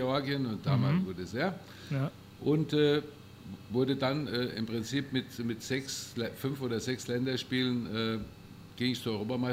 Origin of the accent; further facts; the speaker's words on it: Rodenbach, Rhineland-Palatinate, Germany; in meinem Heimatort Rodenbach, war das ein ganz toller Empfang